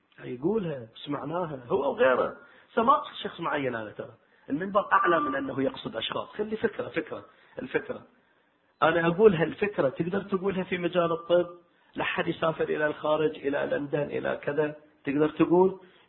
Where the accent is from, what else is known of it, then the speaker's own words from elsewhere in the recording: Al-Ahsa, Eastern Province, Saudi Arabia; لكن أقول كم واحد عندنا في الأحساء يستطيع أن يفتي؟